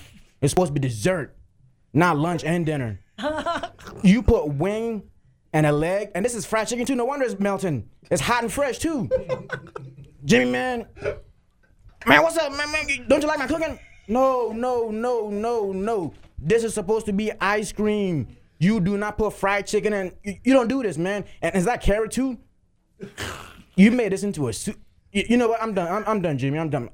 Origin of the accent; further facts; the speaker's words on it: Ghana; English is a second language; now in United States; I've been in this country for 10 years, and I came from Africa, right?